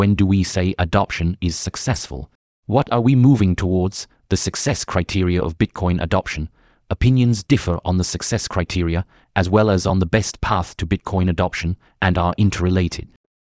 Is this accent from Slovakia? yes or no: yes; Slovakia; English is a second language; I grew up in Slovakia, where we transitioned from Slovak crowns to euros.